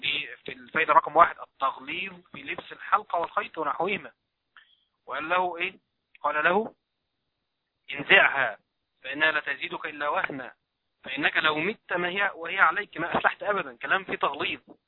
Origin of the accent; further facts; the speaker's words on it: Egypt; بخلاف واقع الجهل المنتشر عندنا في مصر.